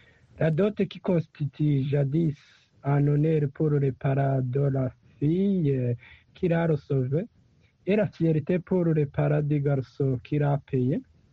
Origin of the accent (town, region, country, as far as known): Burundi